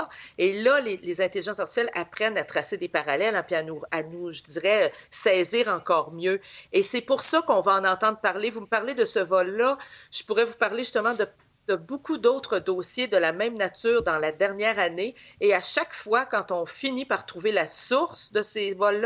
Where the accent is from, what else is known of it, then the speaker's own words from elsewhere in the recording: Canada; on serait maître, je dirais, chez nous au Canada de nos données